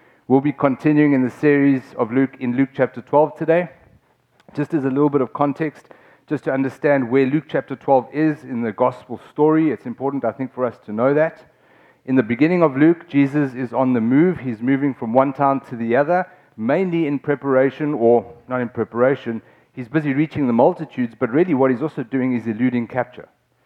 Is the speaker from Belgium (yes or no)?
no; South Africa; now in Austin, United States; We're a family from South Africa, and we've recently come to the city of Austin.